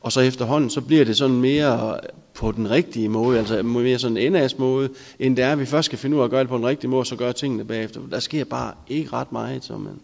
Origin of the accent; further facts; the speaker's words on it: Aalborg, North Denmark Region, Denmark; Jeg kommer fra Aalborg